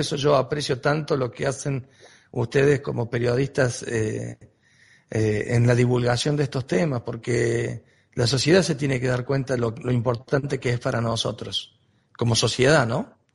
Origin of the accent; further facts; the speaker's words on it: Argentina; como nosotros, como Argentina, lo podríamos usar, aunque sea para nosotros